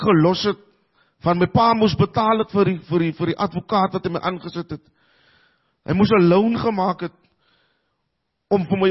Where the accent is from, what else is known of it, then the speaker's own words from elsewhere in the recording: Cape Flats, Western Cape, South Africa; soos Freek nog gesê het, ek is van die Kaapse vlakte.